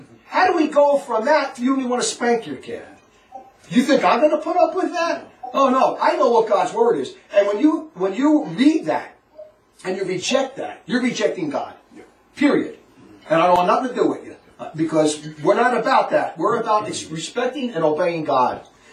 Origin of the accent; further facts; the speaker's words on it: Newark, New Jersey, United States; I was never like that anyway when I grew up, so I'm glad I grew up in Newark in the city where I grew up.